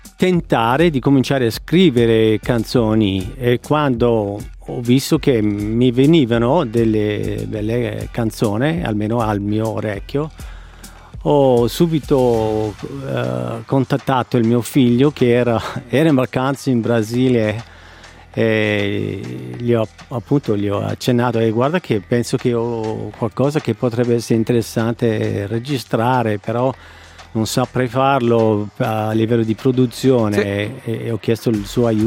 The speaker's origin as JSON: {"language": "Italian", "region": "Ohio", "country": "United States", "second_language": "Italian", "moved": "yes", "lives_now": "Switzerland", "said": "sono tanti anni che sono qua, però ho sempre l'accento che traspare. Sono americano d'origine."}